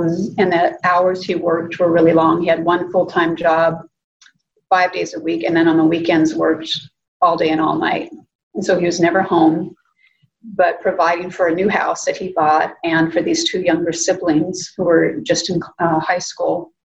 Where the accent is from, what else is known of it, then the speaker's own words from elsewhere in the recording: Fresno, California, United States; In Central California in Fresno.